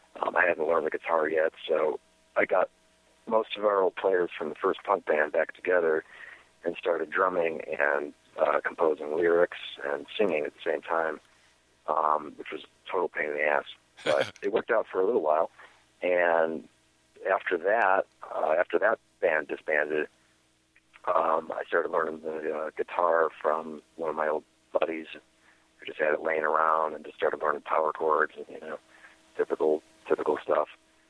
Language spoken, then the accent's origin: English; Wisconsin, United States; I grew up outside of Madison, Wisconsin, in rural Wisconsin, and had a lot of access to music early on.